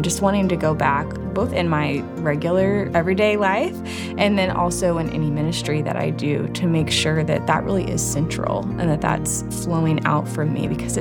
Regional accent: Newnan, Georgia, United States; I am from Noonan, Georgia

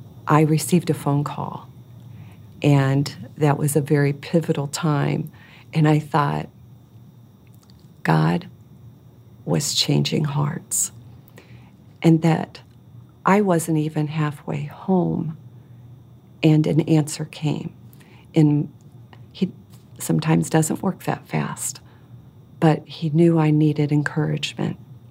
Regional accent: Valparaiso, Indiana, United States; I'm from Valparaiso, Indiana.

